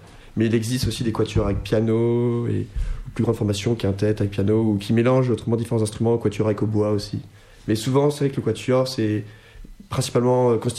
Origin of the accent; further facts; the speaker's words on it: Bordeaux, Nouvelle-Aquitaine, France; also born or lived in Paris / Lyon / Leipzig / Salzburg; Et je viens de Bordeaux, donc j'ai commencé là-bas. Et après, je suis parti étudier à Paris, ensuite à Lyon. J'ai un peu bougé. Je suis allé après à Leipzig, en Allemagne